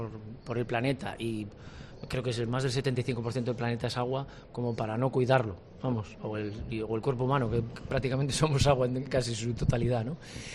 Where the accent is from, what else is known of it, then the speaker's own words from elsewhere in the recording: Vigo, Galicia, Spain; yo que soy gallego de Vigo